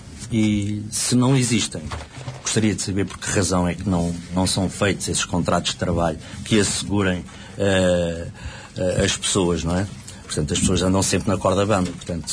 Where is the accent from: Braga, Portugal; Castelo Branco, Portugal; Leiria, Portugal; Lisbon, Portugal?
Lisbon, Portugal; Barreiro; meu amigo de infância, da minha terra, do Barreiro